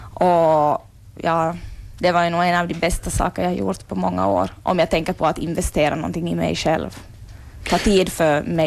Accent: Sundom, Ostrobothnia, Finland; men jag är ju från Sundom, så jag gick liksom runt Södra Fjärden.

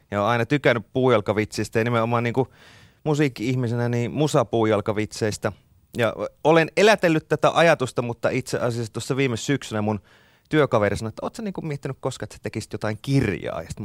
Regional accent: Kuopio, North Savo, Finland; mä oon Savosta kotoisin, mä oon Kuopiossa kasvanut ja varttunut. Pidän itseäni jonkinlaisena savolaisena vieräleukana

